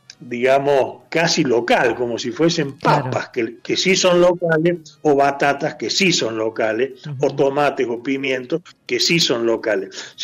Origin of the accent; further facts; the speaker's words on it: Argentina; pensemos nosotros como argentinos o como latinoamericanos